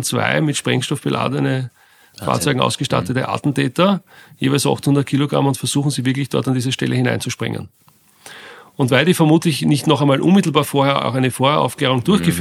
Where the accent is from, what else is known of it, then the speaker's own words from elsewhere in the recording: Lower Austria, Austria; ich bin in der Buckligen Welt aufgewachsen. Das ist ein Gebiet südlich von Wiener Neustadt, das an die Buckelige Welt grenzende Burgenland quasi, faktisch ist da gleich in der Nähe, getrennt durch die Rosalia.